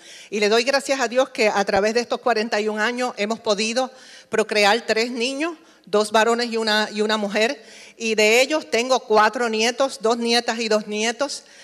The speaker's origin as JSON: {"language": "Spanish", "country": "Puerto Rico", "said": "mi familia es multicultural. Somos puertorriqueños, yo descendiente de vascos españoles"}